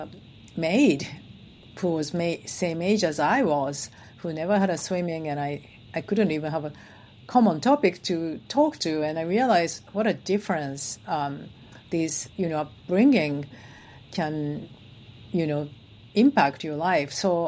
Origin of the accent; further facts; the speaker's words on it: Japan; because I grew up in Japan, which was very middle class society after World War II